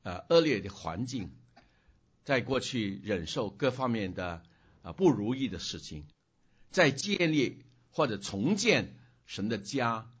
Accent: Hong Kong; moved away; 我们离开香港离乡别井，在这个地方生活的时候，我们要学英文

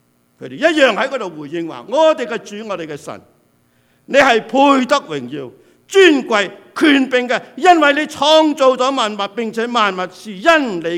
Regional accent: Hong Kong; 大家知道，我哋香港人，香港嚟，香港派钱啊

